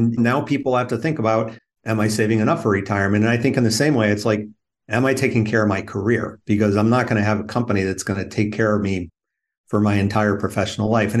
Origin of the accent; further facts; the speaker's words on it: Akron, Ohio, United States; it's probably been close to 20 years since I've been back to where I grew up